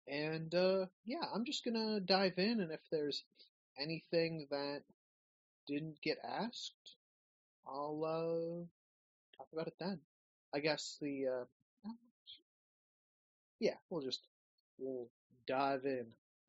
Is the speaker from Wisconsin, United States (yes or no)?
yes; Wisconsin, United States; now in Ohio, United States; I grew up in Wisconsin, and I have my mom's down in Florida, one sister is out in North Carolina, the other sister's back in Wisconsin, and I'm in Ohio now